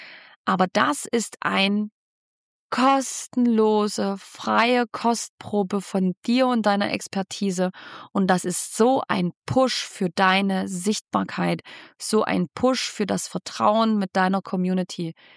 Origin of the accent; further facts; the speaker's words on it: Saxony, Germany; accent: Saxon; meinen sächsischen Dialekt, ich versuche ihn schon gar nicht mehr zu verstecken, denn das ist auch ein Teil von mir, dass ich hier aus dem sächsischen Lande komme.